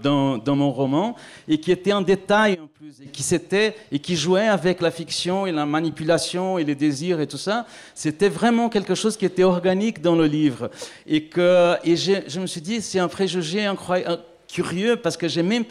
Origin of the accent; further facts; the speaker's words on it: Brazil; c'est que je suis brésilien